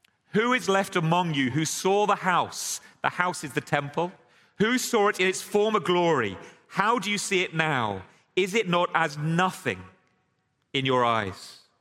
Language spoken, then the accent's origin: English; England, United Kingdom; We uncovered the fact that I come from England, not America.